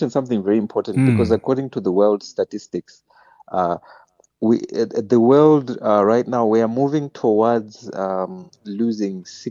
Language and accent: English; Zimbabwe; Zimbabwean, born and bred in Zim.